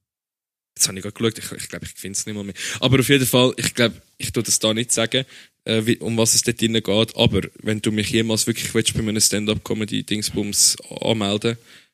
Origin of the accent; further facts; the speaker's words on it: Switzerland; wir sind aus der Schweiz